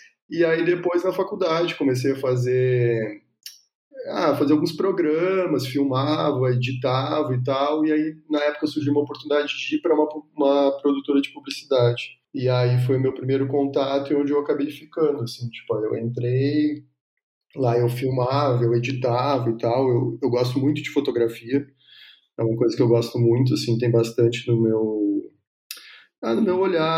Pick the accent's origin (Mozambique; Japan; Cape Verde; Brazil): Brazil; Rio Grande do Sul; eu sou do Rio Grande do Sul, né? Então, eu me formei por lá.